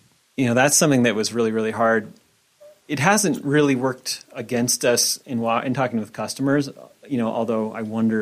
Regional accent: Montana, United States; I'm actually from Montana. Yeah, I grew up in the Bitterroot Valley, so just about a half an hour.

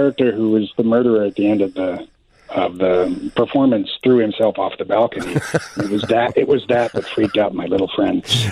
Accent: Wyoming, United States; moved away as an adult; now in Chicago, United States; because we're from Wyoming, which has 600,000 people in the entire state.

